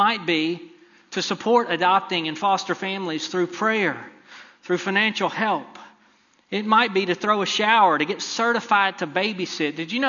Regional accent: Texas, United States; Now, I grew up in East Texas. You might not have known that from my accent.

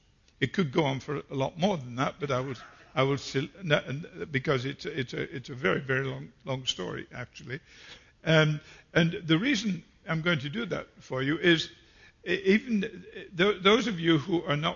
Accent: England, United Kingdom; accent: English; you can get tuned in to what you would probably call my accent, and which I know is English.

